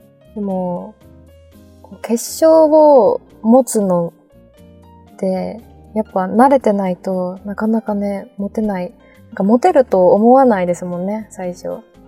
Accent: Aichi, Japan; なんか私、愛知県出身なんですけど

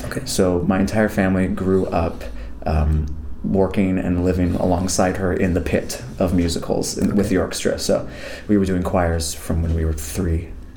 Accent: Arizona, United States; also born or lived in Utah; Yeah, I grew up in Arizona and Utah. So we were listening to a lot of choir music and a lot of musicals because I was raised Mormon.

